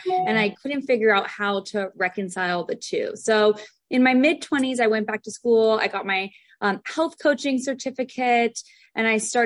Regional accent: California, United States; So I grew up in California. My grandmother was a nutritionist.

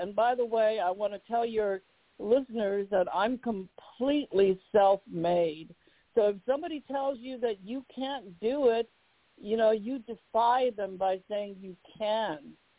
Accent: Los Angeles, California, United States; And then I grew up in South Central L.A., which is really, you know, like, back then it was not as much as a ghetto, but it kind of was.

